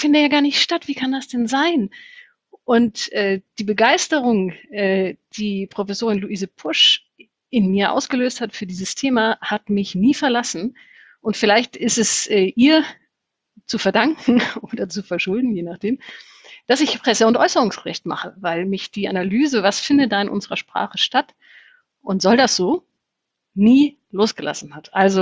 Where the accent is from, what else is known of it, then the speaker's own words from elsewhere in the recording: Bavaria, Germany; Und ich bin in einer Umgebung in Bayern aufgewachsen